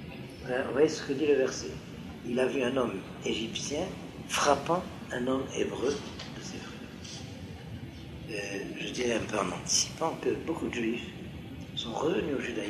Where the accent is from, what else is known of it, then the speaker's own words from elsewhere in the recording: France; lorsque nous vivions en France, et si on nous demandait, mais vous êtes quoi? On avait tendance de répondre, nous sommes français. Et puis on nous demandait, vous êtes français? On est juifs.